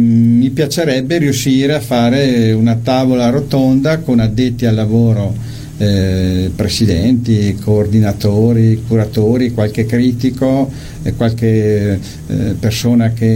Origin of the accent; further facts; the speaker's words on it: Trentino-Alto Adige, Italy; io sono trentino, bene o male